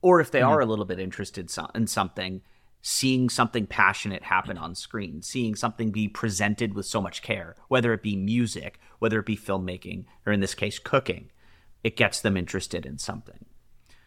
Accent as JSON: {"language": "English", "region": "East Coast", "country": "United States", "said": "We are from the East Coast."}